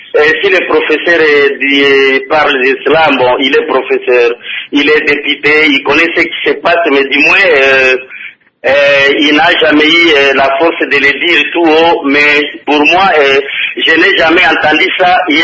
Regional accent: Manono, Tanganyika, DR Congo; moved away as an adult; now in Lubumbashi, DR Congo; je suis pygmé. Je suis né à Manono, à Luakato, dans un village de Luakato qui est à 15 km de Manono Centre. C'est là où j'ai grandi et c'est là où j'ai fait mon école primaire, secondaire et humanitaire. Alors, c'est en 2008 que je suis parti à Lubumbashi.

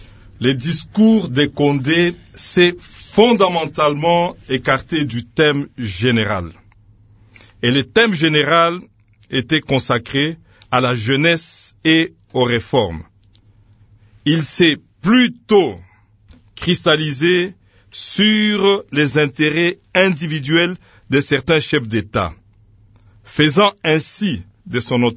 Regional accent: DR Congo

